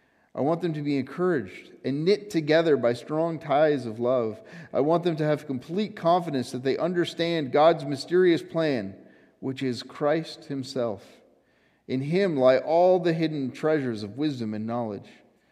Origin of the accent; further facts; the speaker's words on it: Canada; And I am one of those people. I am a Canadian citizen. I have only visited Europe once.